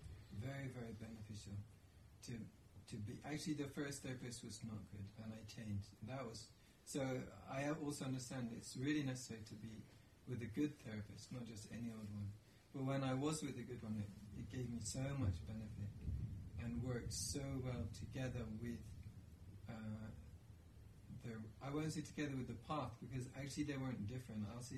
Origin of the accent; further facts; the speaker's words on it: England, United Kingdom; now in United States; because I'm from England, and then in England, my impression of psychotherapy was really it's either for mental people or for Americans